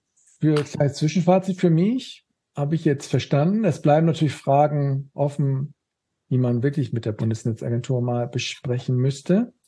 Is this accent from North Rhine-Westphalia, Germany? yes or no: no; Schleswig-Holstein, Germany; ich komme aus Schleswig-Holstein